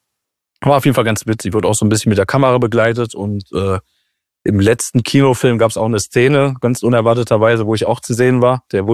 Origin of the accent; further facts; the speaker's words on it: Duisburg, North Rhine-Westphalia, Germany; Ich bin froh, in Duisburg aufgewachsen zu sein irgendwie. Ist halt so ein bisschen Teil meiner Identität, irgendwie Duisburg.